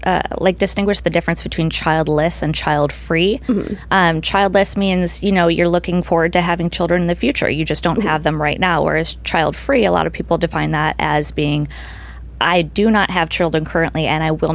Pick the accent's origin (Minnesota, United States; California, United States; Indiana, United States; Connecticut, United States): Minnesota, United States; moved away as an adult; also born or lived in Texas; now in Nevada, United States; I am originally from Minnesota. I lived in Texas for 4 years, and now I just recently moved to Nevada.